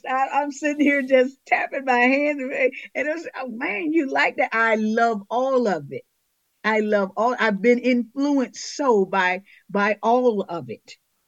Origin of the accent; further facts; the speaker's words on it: the South, United States; You know, growing up in the South like we did, and our people didn't have money for songbooks.